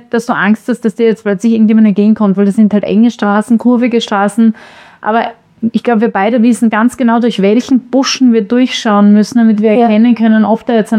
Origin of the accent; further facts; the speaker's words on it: Austria; ist es eben bei uns in Österreich, also beim Papa zu Hause, abgeholt worden.